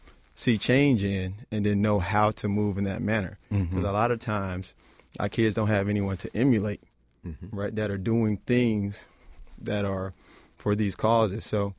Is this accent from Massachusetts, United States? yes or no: no; Florida, United States; Me being a transplant, I'm originally from Florida